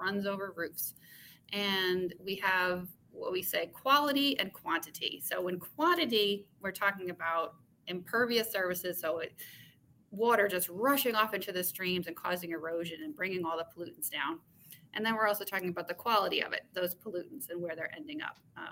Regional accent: New York, United States; I come from New York. I come from a colder climate and we just didn't do it.

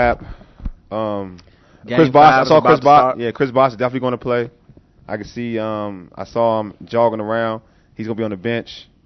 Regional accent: Nigeria; I'm Nigerian

